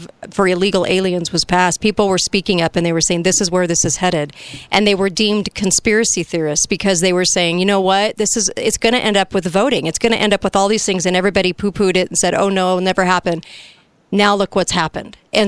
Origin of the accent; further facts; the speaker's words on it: California, United States; You know, I'm from California